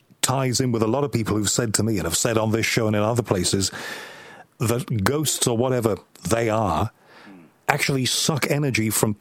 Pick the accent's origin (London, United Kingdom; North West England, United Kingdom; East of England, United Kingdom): North West England, United Kingdom; Liverpool; I know Liverpool because I'm from Liverpool, and I go on about that an awful lot on this show.